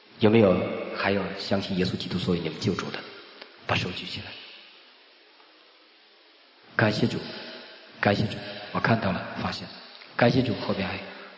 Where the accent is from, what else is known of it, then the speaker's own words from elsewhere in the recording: China; 我在美国读神学院，我今天去傅弟兄和这个徐弟兄家里去，我们都在读神学院，我们都是来自于中国大陆，